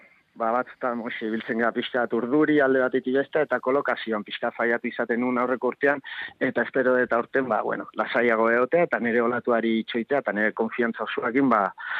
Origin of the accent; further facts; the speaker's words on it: Basque Country, Spain; nahi izan dugu euskeraz egin, zegu euskalduna gara, eta orduan, mantentzeko gure nundi gatozen